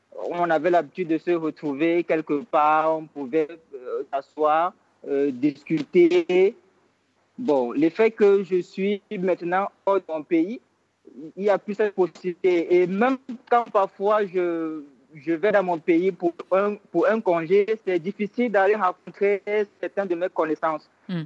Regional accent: Cameroon; moved away; Cameroun.

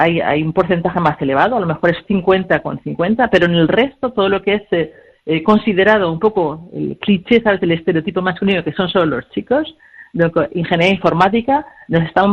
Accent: Spain; moved away as an adult; now in France; Soy española y soy actualmente directora de operaciones de una empresa, de un editor de software aquí en Francia

